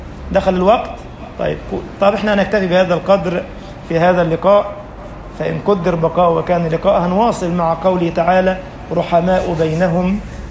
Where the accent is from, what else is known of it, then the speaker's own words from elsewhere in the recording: Egypt; وقسمونا احنا بقى، احنا مصريين ودول سعوديين ودول جزائريين ودول مغاربة